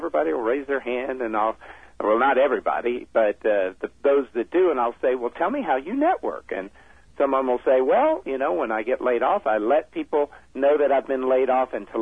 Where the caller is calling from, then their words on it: Los Angeles, California, United States; I'm in Los Angeles.